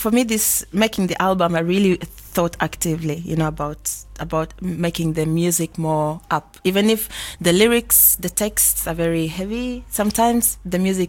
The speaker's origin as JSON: {"language": "English", "country": "Uganda", "tie": "born or raised there", "also_born_or_lived": "Sweden", "lives_now": "Germany", "said": "because also I grew up in Uganda, I grew up in Sweden, and I live in Germany, and, you know, I move a lot"}